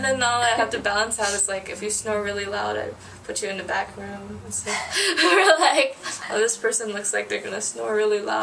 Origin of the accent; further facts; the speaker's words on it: Florida, United States; now in Minnesota, United States; Everybody asks me how I got here because I'm from Florida. I'm in Minnesota now.